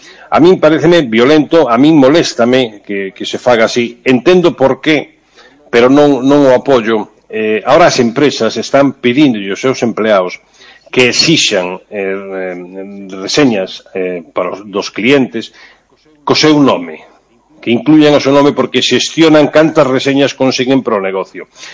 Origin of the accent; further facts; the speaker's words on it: Galicia, Spain; Bueno, como bo galego, vouche dar unha resposta